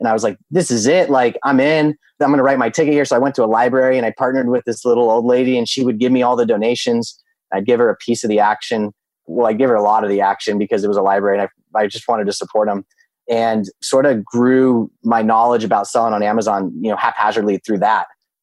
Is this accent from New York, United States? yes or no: no; Carmel Valley, California, United States; So, and I grew up in Carmel Valley.